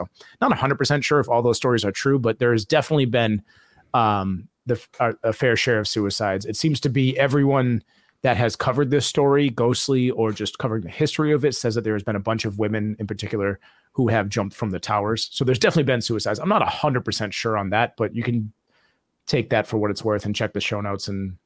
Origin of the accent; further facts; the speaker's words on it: Connecticut, United States; now in Florida, United States; I know this is completely off topic, but I'm from Connecticut and moved to Florida.